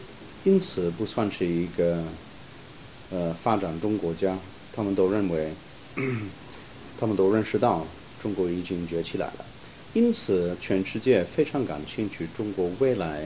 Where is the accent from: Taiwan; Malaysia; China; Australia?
Australia; 我本人认为我们澳洲人能够重视这两方面的关系呢